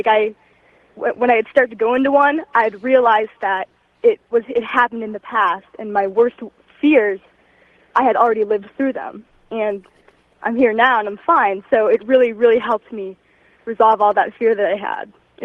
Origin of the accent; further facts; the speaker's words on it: Columbus, Ohio, United States; I'm from Columbus, Ohio.